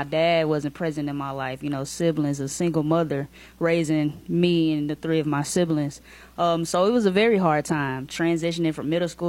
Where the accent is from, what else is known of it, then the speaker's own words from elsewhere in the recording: Nashville, Tennessee, United States; right there where we growing up in South Nashville.